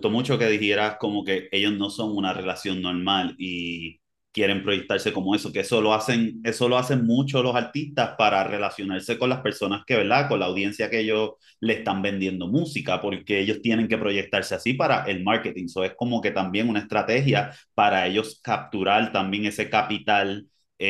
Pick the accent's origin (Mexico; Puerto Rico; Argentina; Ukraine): Puerto Rico; el puertorriqueño, y me exotifican inmediatamente por mi acento.